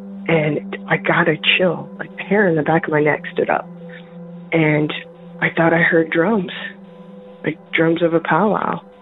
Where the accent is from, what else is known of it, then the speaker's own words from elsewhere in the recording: Rapid City, South Dakota, United States; also born or lived in Michigan; I'm from Michigan. I'm calling in regards to Episode 7, Sarah's comment about the Black Hills. I grew up in Rapid City.